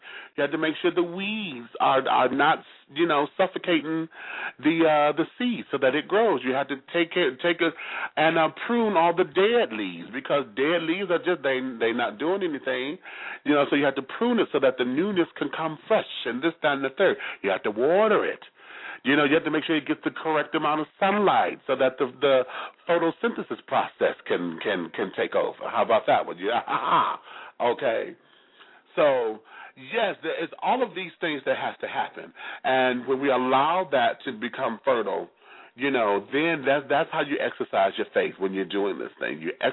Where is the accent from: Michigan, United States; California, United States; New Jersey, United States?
Michigan, United States; Detroit; And over there in my hometown of Detroit, Michigan, and I hope to see you soon.